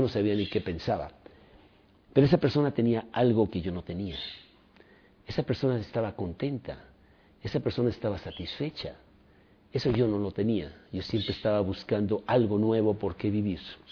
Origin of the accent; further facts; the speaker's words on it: Mexico City, Mexico; born there; Y en mi vida yo nací, soy mexicano, nací aquí en la Ciudad de México y mis padres mexicanos, mi madre muy, muy religiosa.